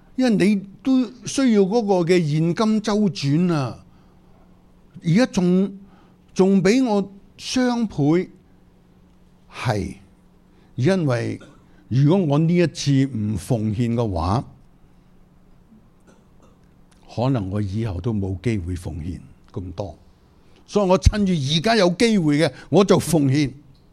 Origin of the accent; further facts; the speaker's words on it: Singapore; 佢哋覺得我哋新加坡人哇，好似明星咁啊！